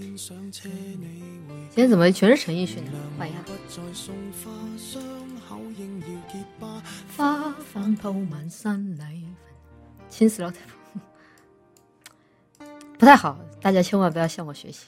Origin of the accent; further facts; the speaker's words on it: Chongqing, China; 我是重庆人嘛，重庆那个夏天不洗澡的话